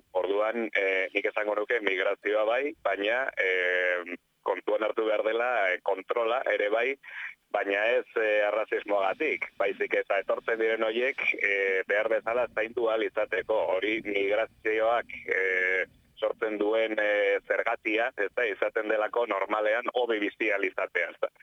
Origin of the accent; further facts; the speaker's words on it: Irun, Basque Country, Spain; born there; nire iruntarra naiz sortzez